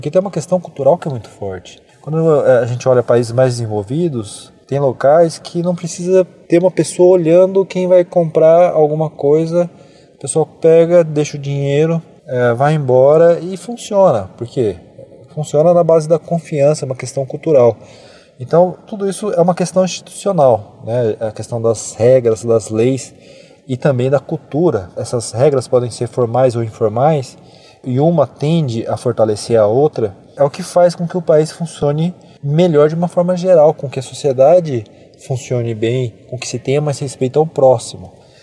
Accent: Brazil; Então acho que a gente tem que ter mais consciência como brasileiro

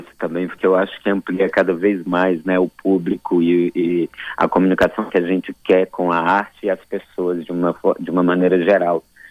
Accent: Fortaleza, Ceará, Brazil; moved away as an adult; now in São Paulo, Brazil; Sou de Fortaleza.

